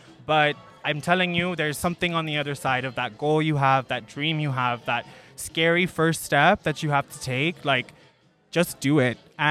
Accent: Laredo, Texas, United States; also born or lived in New York; I grew up here in Laredo, Texas

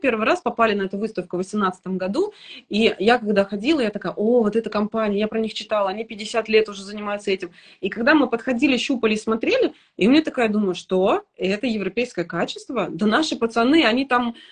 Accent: Volgograd, Volgograd Oblast, Russia; мы из Волгограда, притом мы не просто из Волгограда, мы из Красноармейска, это такой маленький район, в смысле не маленький, а удаленный район от центра, вот, и мы красноармейцы

